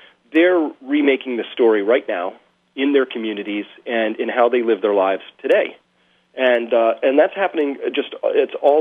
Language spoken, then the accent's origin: English; Massachusetts, United States; I've watched the media try and understand why Scott Brown won in Massachusetts, my home state, and I think they're missing it.